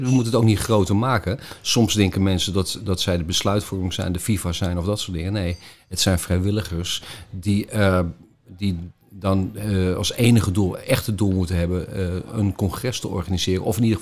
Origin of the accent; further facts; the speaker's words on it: Halfweg, North Holland, Netherlands; Ik kom zelf uit Halfweg